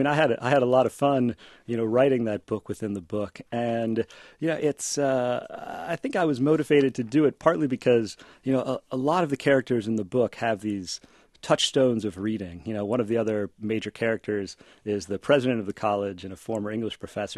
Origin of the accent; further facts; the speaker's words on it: Racine, Wisconsin, United States; I grew up in Racine, Wisconsin, and my dad was a baseball player and a fast pitch softball player